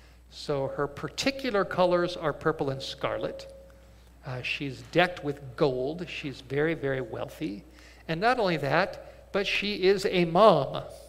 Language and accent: English; California, United States; I grew up in California, and I used to rummage around up in the Hollywood Hills near my house.